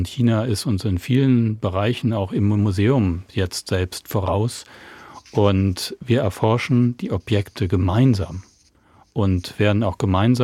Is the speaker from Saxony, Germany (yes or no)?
no; Groß Glienicke, Berlin, Germany; Ich bin ja groß geworden in Großklinike, direkt an der Mauer